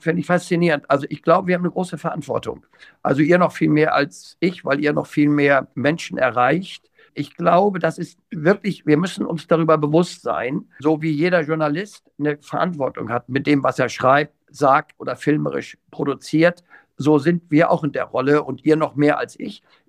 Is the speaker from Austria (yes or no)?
no; Lower Saxony, Germany; weil ich eben aus der normalen, anführungsstrichen ländlichen Reiterei komme, in der Nähe Hannovers, Reitverein Führige, da bin ich reiterlich in Anführungsstrichen groß geworden.